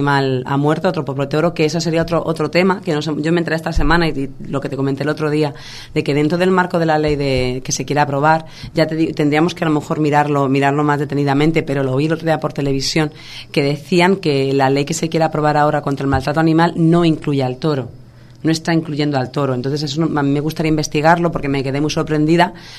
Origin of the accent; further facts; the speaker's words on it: Spain; Es que la mayoría de los españoles yo creo que nos avergüenza.